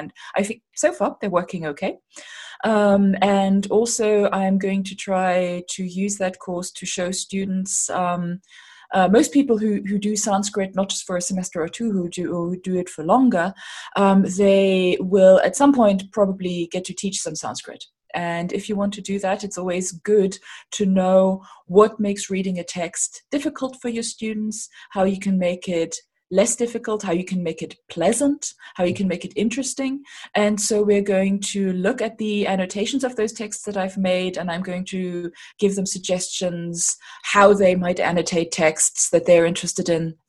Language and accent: English; Germany; English is a second language; now in Munich, Germany; And even though, as I'm sure you can tell from my accent, I am German, I haven't actually lived in Germany since 1998. So most people think I've moved back to Germany.